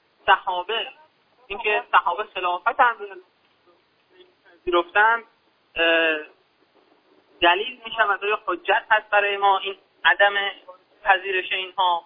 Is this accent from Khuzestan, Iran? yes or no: yes; Khuzestan, Iran; ما خوزستانیم، نمیدونم چرا یه مقدار آنتنا میرن.